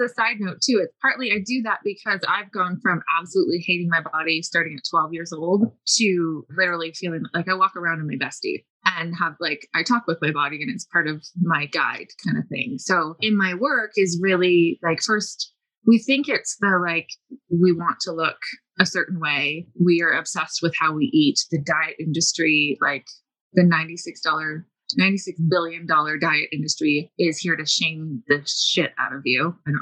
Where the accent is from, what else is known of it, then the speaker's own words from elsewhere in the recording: Canada; I am Canadian.